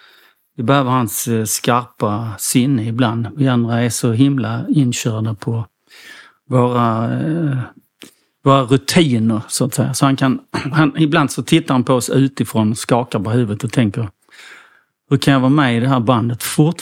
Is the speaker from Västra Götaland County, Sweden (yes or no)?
no; Helsingborg, Skåne, Sweden; Och jag är från Helsingborg. Det är allt jag kommer ihåg just nu.